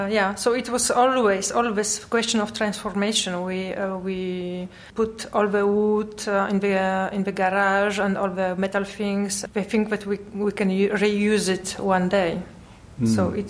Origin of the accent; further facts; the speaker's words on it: Zawiercie, Silesian Voivodeship, Poland; English is a second language; But I was born in 77. So we were also all the time with this communist period in one shared building all together with a small city, Zawiercie.